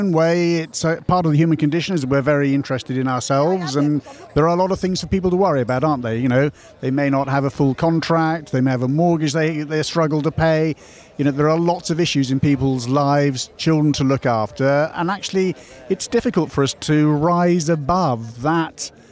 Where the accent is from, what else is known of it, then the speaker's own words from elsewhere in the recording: Salisbury, South West England, United Kingdom; I'm from Salisbury.